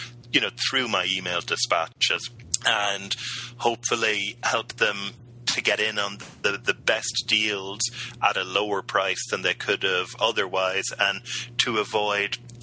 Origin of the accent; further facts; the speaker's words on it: County Cork, Ireland; I'm Irish, Dan, from the fair county of Cork.